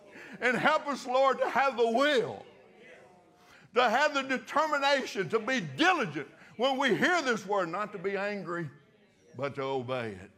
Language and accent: English; Arkansas, United States; I'm from Arkansas, and I've done had too much on this brain.